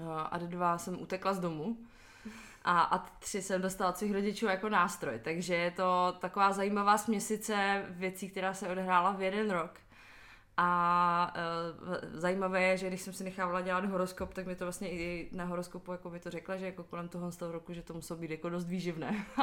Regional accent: Ostrava, Moravian-Silesian Region, Czechia; moved away as an adult; No, tak pocházím z Ostravy, kde jsem vyrůstala do svých 18, skoro 19 let.

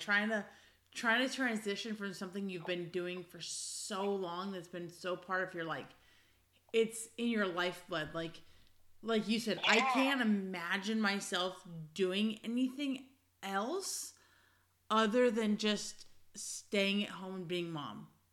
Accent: California, United States; Like, I'm born and raised in California, but, like, I've been in other parts of the country

